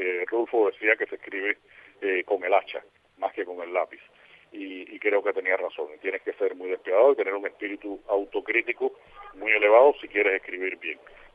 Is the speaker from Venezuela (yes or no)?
no; Cuba; moved away as an adult; now in Spain; que soy cubano, pero que empiezo a dejar de ser cubano, y la que tienen con mi madre cuando nos visita aquí a España